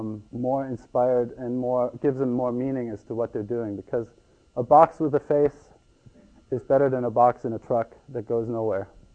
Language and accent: English; Ecuador; now in California, United States; I grew up in Ecuador, and that's probably where I got inspired by the farming culture that exists there. And when I moved to California